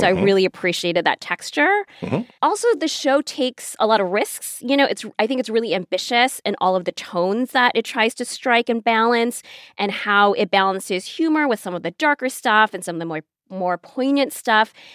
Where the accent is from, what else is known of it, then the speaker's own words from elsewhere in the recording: Midwest, United States; And I grew up in the Midwest and not in LA.